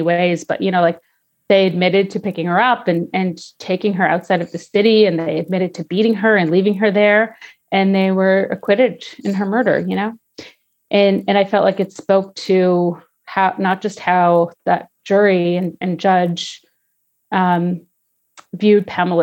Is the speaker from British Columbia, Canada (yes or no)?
no; Saskatchewan, Canada; I was a young Indigenous woman growing up in Saskatchewan